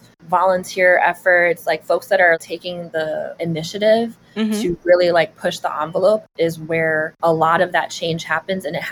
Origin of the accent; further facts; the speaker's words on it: Brooklyn, New York, United States; So I was born and raised in Brooklyn. I came from a first generation immigrant household. My mom immigrated here from Morocco